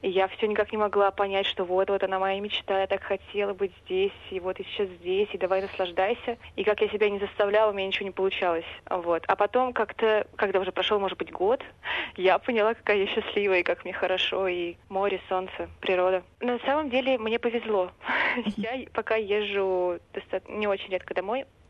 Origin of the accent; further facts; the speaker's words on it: Moscow, Russia; also born or lived in Naro-Fominsk; Я родилась под Москвой, это город Наро-Фоминск. Потом мы переехали в Москву, и до 22 лет я жила все время в Москве.